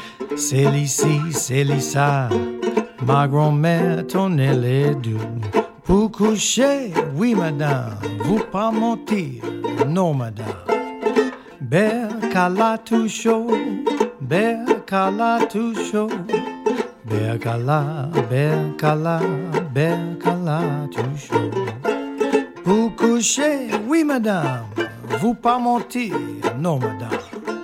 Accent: New Orleans, Louisiana, United States; Well, I grew up in that house.

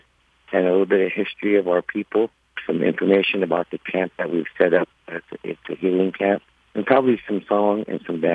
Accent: United States; hello, people … I am from the Minikoju band of the Great Sioux Nation

